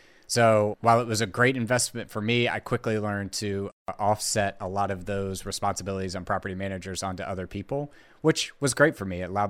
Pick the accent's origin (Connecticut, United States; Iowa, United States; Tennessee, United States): Tennessee, United States; also born or lived in Nashville; I'm based out of East Tennessee in the foothills of Appalachia, moved to Nashville back in 2008